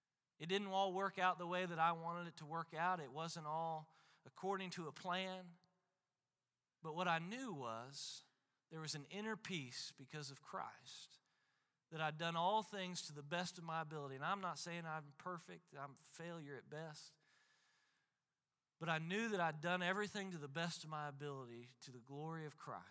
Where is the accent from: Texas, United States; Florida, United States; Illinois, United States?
Illinois, United States; I was given an opportunity to go back to my hometown and pastor a church, and Miss Kelly and I prayed about it considerably because there's a part of me that would like to go back to God's promised land of Illinois